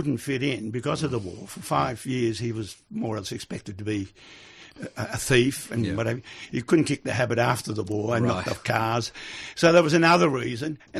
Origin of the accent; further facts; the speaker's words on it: Netherlands; now in Australia; So that was one reason why we emigrated from Holland to Australia.